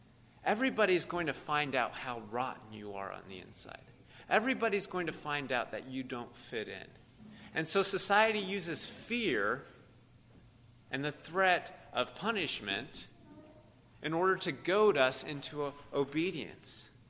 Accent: Ecuador; now in Brooklyn, United States; I grew up Roman Catholic in Ecuador, and now I'm a Wiccan.

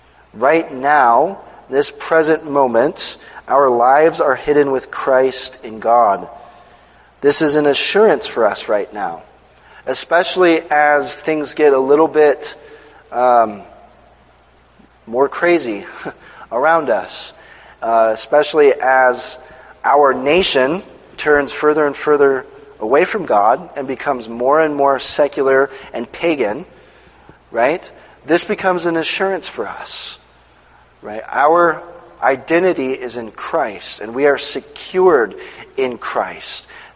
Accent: San Diego, California, United States; I grew up in San Diego. I was born and raised, so I was a Chargers fan.

